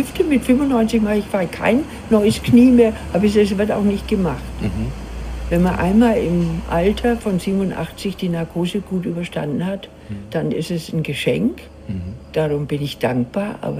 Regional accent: Wassertrüdingen, Bavaria, Germany; Ich habe auch erlebt, wie die Amerikaner in Wassertrüingen einmarschiert sind.

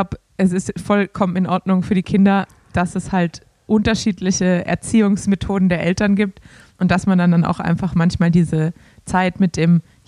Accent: Cologne, North Rhine-Westphalia, Germany; als Kölner

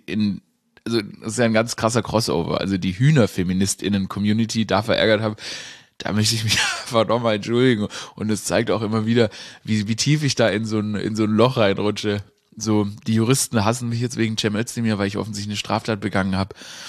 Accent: Stuttgart, Baden-Württemberg, Germany; Nicht als Schwabe, also nicht als Stadtschwabe, ich bin ja in Stuttgart aufgewachsen, und eben nicht als überhaupt einfach nur Deutsch.

